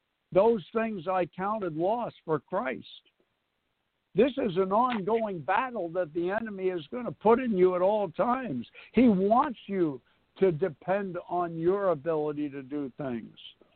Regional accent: New York City, New York, United States; That's the only thing when you're born and raised in New York City, you have as a right of your birth is you can interrupt people.

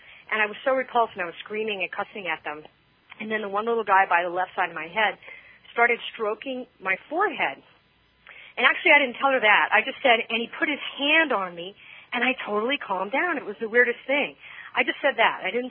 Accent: Louisiana, United States; You know, and I grew up in Louisiana. There's a lot of humidity there.

